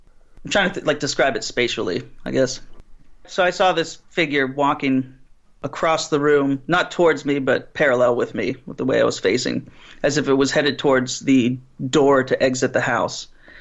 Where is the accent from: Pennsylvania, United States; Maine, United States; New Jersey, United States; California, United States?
Pennsylvania, United States; Pittsburgh; I'm from Pittsburgh.